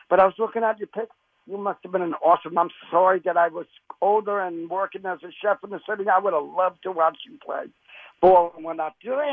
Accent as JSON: {"language": "English", "town": "Manalapan", "region": "New Jersey", "country": "United States", "tie": "born or raised there", "said": "I grew up in Manalapan with my twin."}